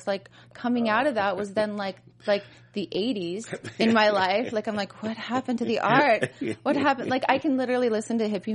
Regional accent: Los Alamos, New Mexico, United States; So I come from Los Alamos.

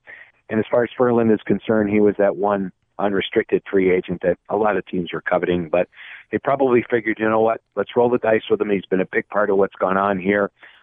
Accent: New England, United States; I didn't know how to really deal with it because I'm still emotional about the move. I grew up in New England.

